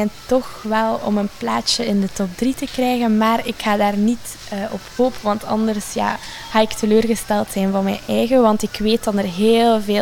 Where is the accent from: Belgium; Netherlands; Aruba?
Belgium; Idegem, Flanders; Ik ben 17 jaar en ik kom uit Idegem.